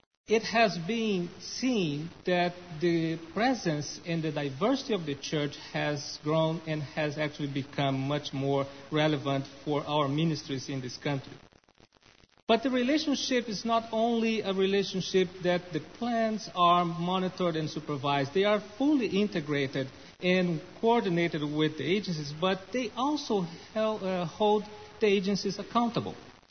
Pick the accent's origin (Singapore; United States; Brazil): Brazil; first language Portuguese; English is a second language; I am a native from Brazil, and it is very difficult for him to differentiate the pronunciation between the Portuguese and the Spanish.